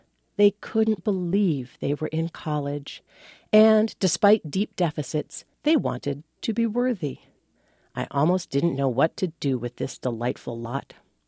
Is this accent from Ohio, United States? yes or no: no; Duluth, Minnesota, United States; I'm from Duluth